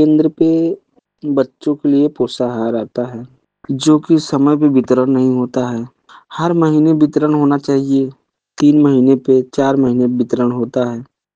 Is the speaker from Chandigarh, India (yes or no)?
no; Mirzapur, Uttar Pradesh, India; Mirzapur city block का रहने वाला हूँ।